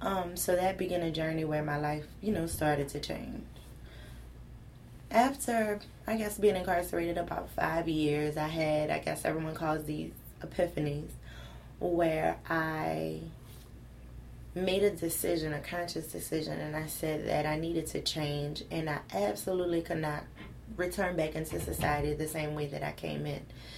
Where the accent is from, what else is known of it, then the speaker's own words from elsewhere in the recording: Vacherie, Louisiana, United States; I had a humble beginning. I'm from Vastry, Louisiana, a small country town in St. James Parish. I grew up there. At about 18, I got a scholarship to Xavier University